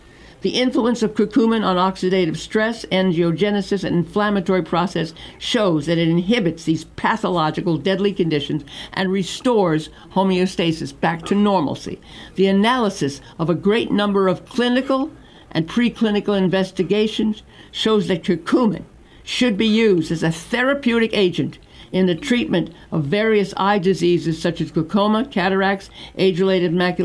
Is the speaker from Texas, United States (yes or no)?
no; Brooklyn, New York, United States; I played baseball as a kid because I was from Brooklyn, Dodgers.